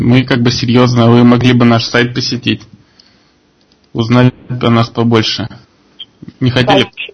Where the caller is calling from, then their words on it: Ukraine; Не, а я просто звоню с Украины. У нас как бы разница.